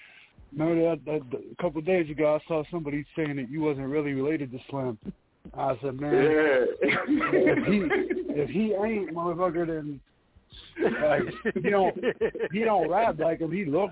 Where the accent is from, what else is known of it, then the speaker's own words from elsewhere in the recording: Pittsburgh, Pennsylvania, United States; Like, I'm from Pittsburgh, and if you closed your eyes and listened to how people talk, you would think you were in New Orleans.